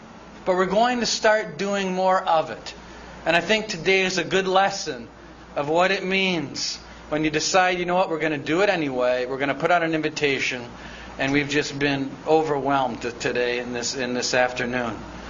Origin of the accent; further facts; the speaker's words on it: Kenosha, Wisconsin, United States; Now, as many of you know, I was raised in Kenosha, Wisconsin, not far from Ripon, Wisconsin, where the Republican Party was born in 1854.